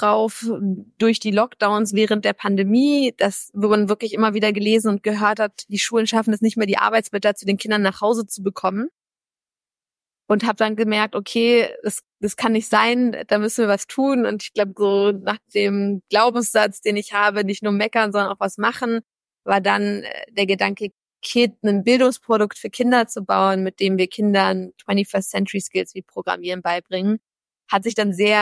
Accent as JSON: {"language": "German", "region": "Berlin", "country": "Germany", "tie": "born or raised there", "said": "Und deswegen bin ich in Berlin geboren und aufgewachsen."}